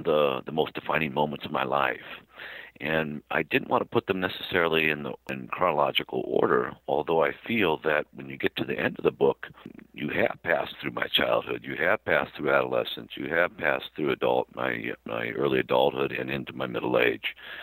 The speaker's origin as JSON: {"language": "English", "town": "San Jose", "region": "California", "country": "United States", "tie": "born there", "said": "I was born in 1957 in San Jose, California."}